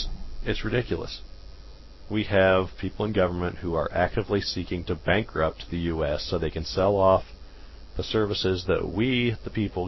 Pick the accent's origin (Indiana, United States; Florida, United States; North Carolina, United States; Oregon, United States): Oregon, United States; Oregon, my home state, does, for example, but I don't remember what it is. I haven't been there in years, unfortunately.